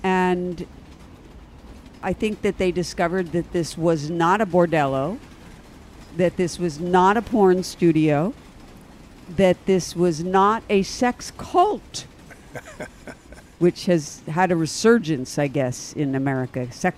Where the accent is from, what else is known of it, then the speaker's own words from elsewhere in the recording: Philadelphia, Pennsylvania, United States; And I grew up in Philly.